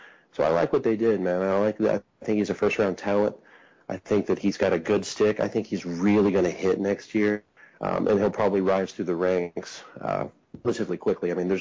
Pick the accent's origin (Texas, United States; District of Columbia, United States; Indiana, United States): Texas, United States; He's actually from my hometown in Texas, so I got to give him a little extra love.